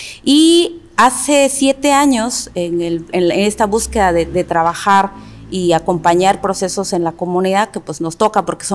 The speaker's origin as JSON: {"language": "Spanish", "country": "Mexico", "first_language": "Mixtec", "second_language": "Spanish", "said": "hace un momento les saludé en mi lengua materna, ¿no? El Tum Savi, que es la palabra de la lluvia. En México, pues todavía sobrevivimos al proceso de exterminio que hubo"}